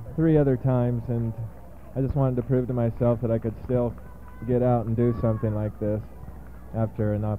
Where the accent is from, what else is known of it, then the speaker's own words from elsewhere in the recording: Salt Lake City, Utah, United States; I'm from Salt Lake City.